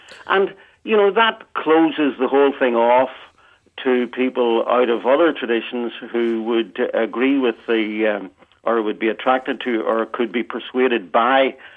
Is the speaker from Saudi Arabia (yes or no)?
no; Ireland; I am not British. I am Irish.